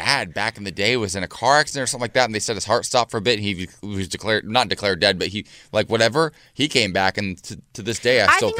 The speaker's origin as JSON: {"language": "English", "region": "Ohio", "country": "United States", "said": "I'm from Ohio, and we don't actually say the name of that state up north."}